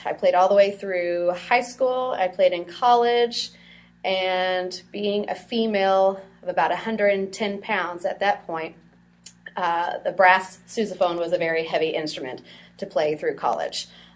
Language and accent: English; Illinois, United States; I grew up in Southern Illinois. I've lived here all of my life.